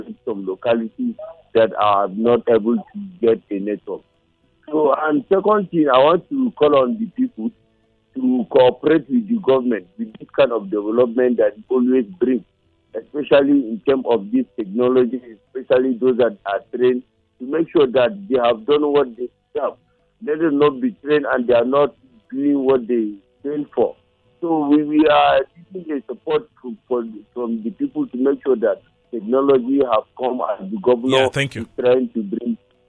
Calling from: Trinidad & Tobago; I'm calling from Trinidad.

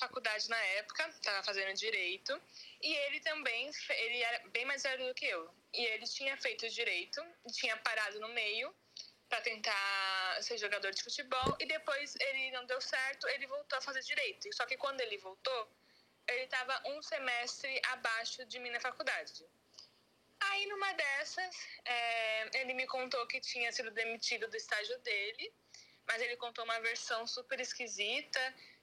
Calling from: São Paulo, Brazil; eu falo aqui de São Paulo

